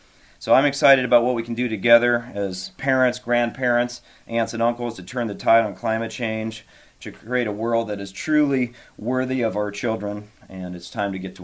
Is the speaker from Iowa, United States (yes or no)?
yes; Iowa, United States; I was born and raised in Iowa, as was my wife Kim